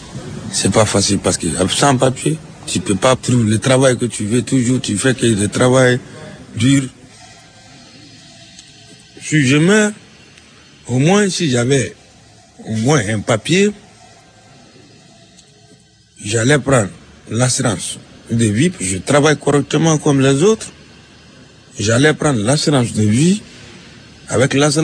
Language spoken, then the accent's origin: French; Mali; pour envoyer mon corps chez moi, pour y aller enterrer mon corps chez moi, au Mali.